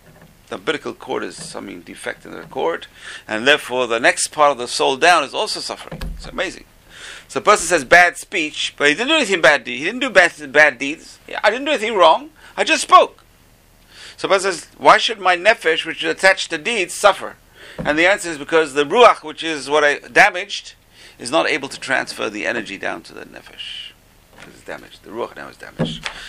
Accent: London, United Kingdom; I used to be a kid in London, growing up in London.

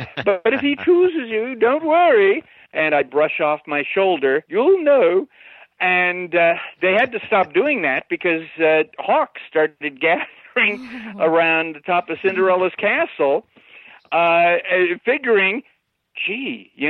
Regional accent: Glendale, California, United States; Well, the funny thing is again, I'm from Glendale, and I was an annual pass holder at Disneyland.

